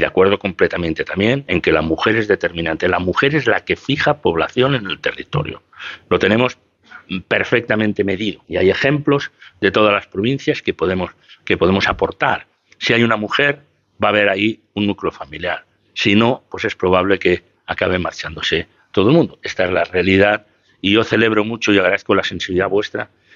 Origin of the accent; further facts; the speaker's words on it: Spain; Yo voy por muchas provincias, viajo mucho por España. Soy hijo de la España despoblada.